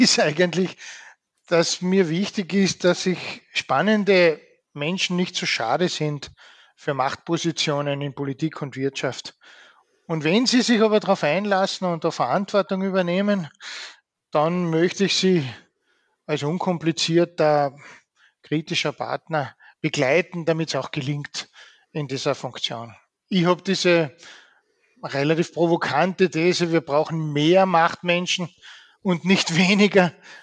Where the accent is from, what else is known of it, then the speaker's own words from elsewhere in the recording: Austria; Also von den dreien, da tue ich mir auch als Österreicher schwer, ein Vorbild herauszugreifen.